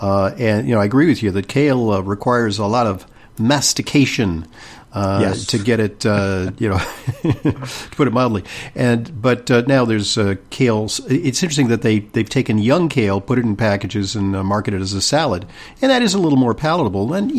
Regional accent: Santa Monica, California, United States; now in New York, United States; And you're in my hometown of Santa Monica.

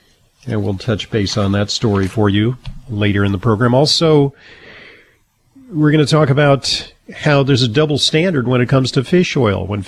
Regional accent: Los Angeles, California, United States; I grew up in Los Angeles with the newly relocated Brooklyn Dodgers at Chavez Ravine

